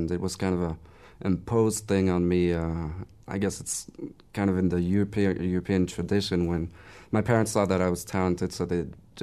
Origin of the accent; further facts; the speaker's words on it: Paris, Île-de-France, France; Paris, France. That's where I grew up.